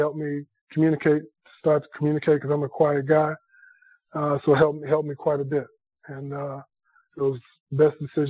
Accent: Chicago, Illinois, United States; I grew up in Chicago on the south side at that time, and I wasn't a very confident kid.

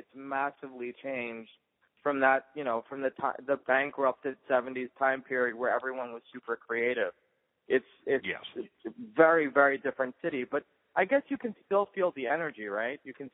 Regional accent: England, United Kingdom; So I grew up in England half of my life as well.

